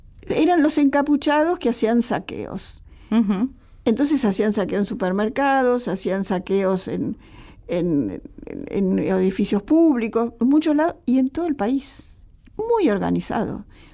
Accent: Argentina; yo soy argentina

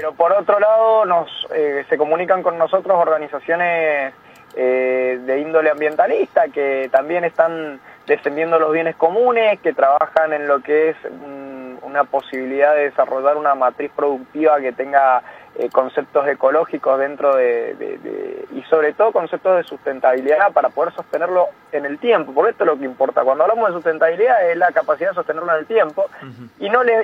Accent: Las Heras, Mendoza, Argentina; Yo soy de Las Heras, pero bueno, por la actividad que uno abraza, anda por muchos lugares

